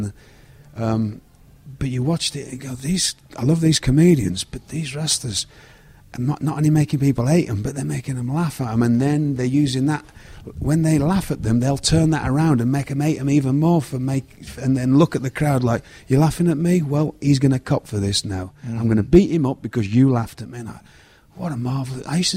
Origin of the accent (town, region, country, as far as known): United Kingdom